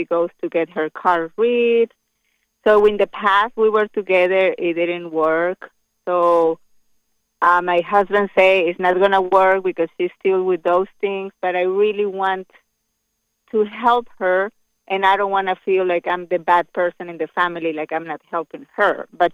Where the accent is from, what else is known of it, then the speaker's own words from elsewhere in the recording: Mexico; English is a second language; because I'm from Mexico, and in Mexico is very strong, those beliefs.